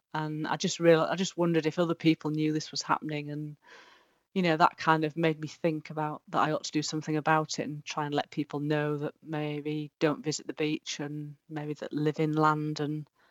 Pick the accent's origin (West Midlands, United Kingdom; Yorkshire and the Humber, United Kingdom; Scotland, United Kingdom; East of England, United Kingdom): Yorkshire and the Humber, United Kingdom; Hull; I'm from Hull, which is on the east coast of England, and I spent quite a lot of time on beaches as a child, as everyone does, collecting natural objects and pieces of glass